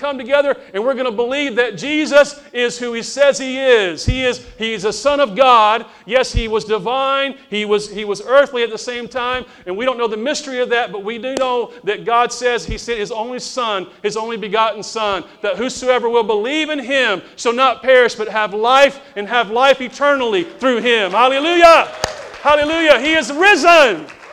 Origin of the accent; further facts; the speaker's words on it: United States; I'm American, you know